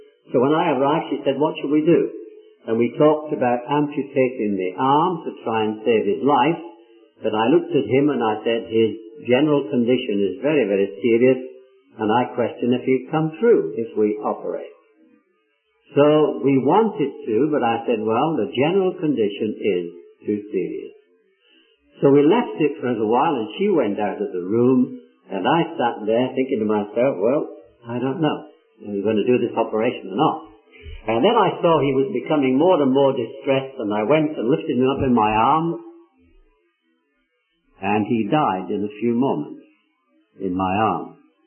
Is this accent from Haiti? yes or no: no; Dar es Salaam, Tanzania; I said, I come from Dar es Salaam, from Bagamoya.